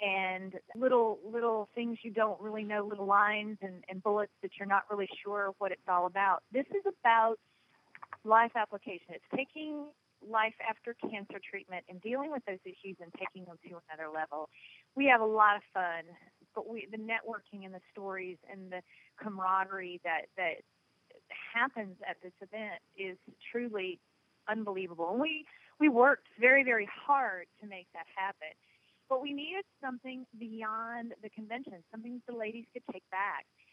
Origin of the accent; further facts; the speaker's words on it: the South, United States; accent: Southern; as you can tell by the accent, I am very much from the South.